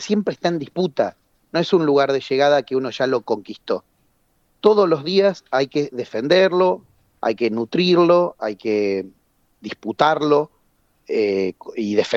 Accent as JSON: {"language": "Spanish", "country": "Argentina", "said": "al menos nosotros como argentinos, hasta que nos pongamos de acuerdo con otra cosa, tenemos bien claro nuestro territorio"}